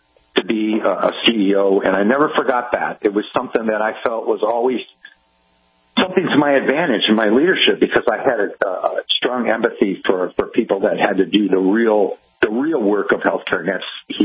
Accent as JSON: {"language": "English", "town": "Cleveland", "region": "Ohio", "country": "United States", "tie": "born or raised there", "said": "to get into healthcare as an on-the-job trainee respiratory therapist in Cleveland, Ohio, which is my hometown."}